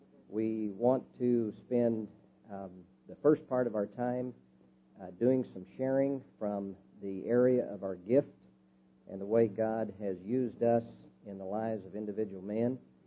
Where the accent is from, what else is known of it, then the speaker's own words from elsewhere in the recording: Norman, Oklahoma, United States; I'm from Norman, Oklahoma. I'm a businessman.